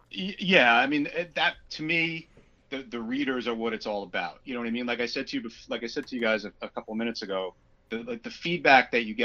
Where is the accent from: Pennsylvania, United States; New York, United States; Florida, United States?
New York, United States; Long Island; I grew up on Long Island, and I love all the sports, and I love the New York teams